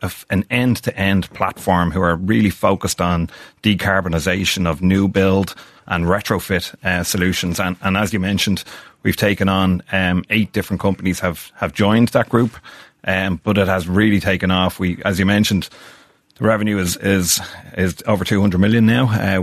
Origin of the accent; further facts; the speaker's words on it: Artane, Leinster, Ireland; Yeah, I'm from Artane. I'm living in Sutton at the moment.